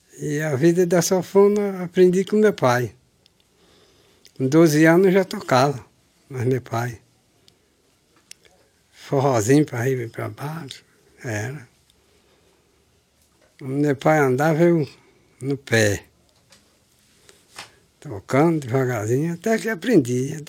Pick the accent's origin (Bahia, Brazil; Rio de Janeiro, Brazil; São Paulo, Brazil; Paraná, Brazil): Bahia, Brazil; Canudos Velho; Nascido em Canudos Velho. Nasci e me criei em Canudos Velho. Estou com 62 anos de morar aqui.